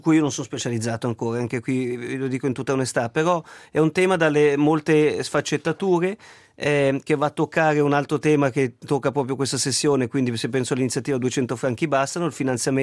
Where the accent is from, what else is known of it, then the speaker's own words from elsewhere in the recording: Ticino, Switzerland; da ticinesi noi viviamo in una realtà un po' diversa